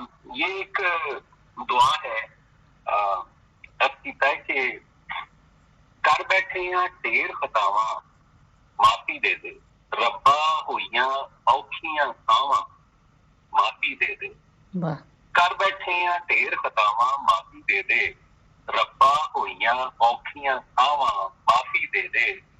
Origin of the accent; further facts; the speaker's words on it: Lahore, Punjab, Pakistan; now in Canada; اور میں لاہور سے تعلق رکھتا ہوں، اور کینیڈا میں آلموسٹ 20 سال ہو چلے مقیم ہوں.